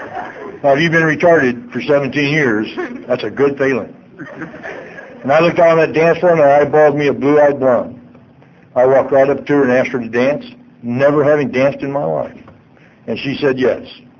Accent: Illinois, United States; I'm from Illinois, and I'm sure the law is the same here.

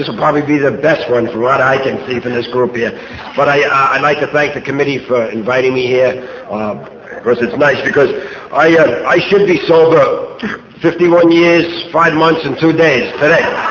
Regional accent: Brooklyn, New York, United States; I come from Brooklyn

